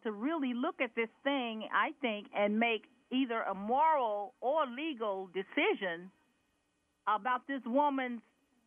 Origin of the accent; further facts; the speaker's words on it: North Carolina, United States; Well, ironically enough, I am from North Carolina.